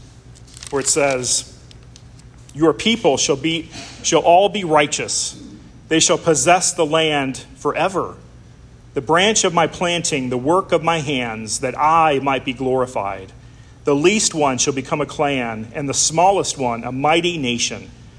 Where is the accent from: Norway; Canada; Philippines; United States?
United States; As an American, I can become so used to the way we do things, right?